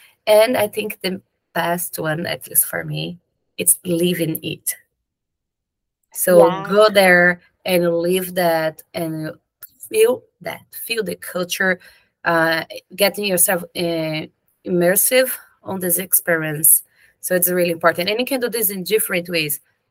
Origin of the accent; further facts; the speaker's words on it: Brazil; English is a second language; I'm a psychologist from Brazil.